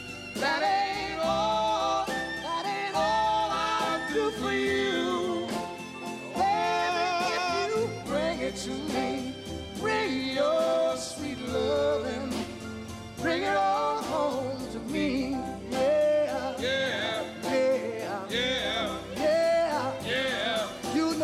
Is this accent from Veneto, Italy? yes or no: no; Sicily, Italy; now in Turin, Italy; Sicilia, non Russia. Torno al mio paese, sì.